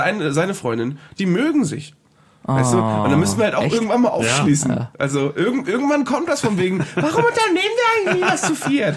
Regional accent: Poland; Ich als Pole.

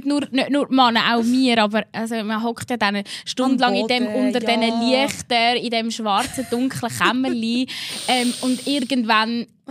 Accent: Mägenwil, Aargau, Switzerland; es war ja wirklich eigentlich Tour de Mägenwil, mein Heimatort.

